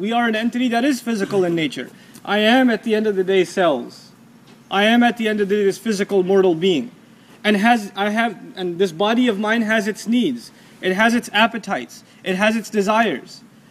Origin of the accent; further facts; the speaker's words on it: Texas, United States; I come from Texas, we don't see much of those, right?